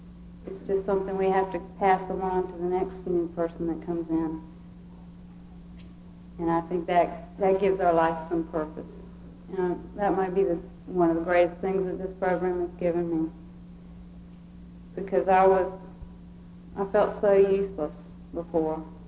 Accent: Savannah, Georgia, United States; I grew up in Savannah. We moved there when I was about 7.

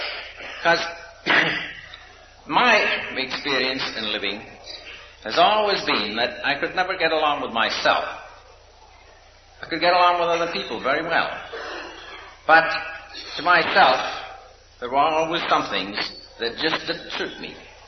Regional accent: Victoria, British Columbia, Canada; accent: Scottish; As you probably know, I'm Scotch by my accent, but by absorption, I come from Canada. Canada brought me here many, many years ago, and I hail from Victoria, British Columbia.

